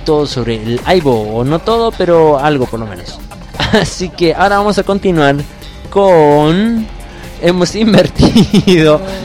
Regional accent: Córdoba, Argentina; Somos de Córdoba

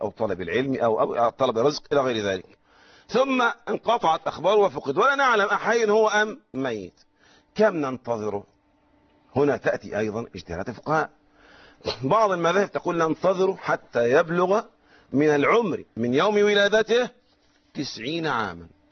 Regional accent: Egypt; وهذا وقع عندنا في مصر هنا في المدة الأخيرة

